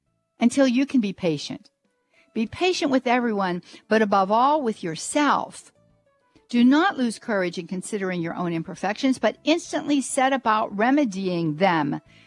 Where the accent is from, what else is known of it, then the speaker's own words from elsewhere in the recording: Pittsburgh, Pennsylvania, United States; She's from Pittsburgh, Pennsylvania. Oh my goodness. That's my hometown.